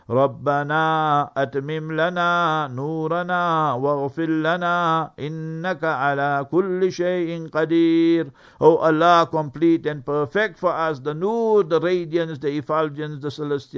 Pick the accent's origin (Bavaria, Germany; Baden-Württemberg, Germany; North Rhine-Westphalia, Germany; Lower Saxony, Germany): Baden-Württemberg, Germany; Heidelberg; that's why once in a while I like to go to Heidelberg, my hometown where I was born.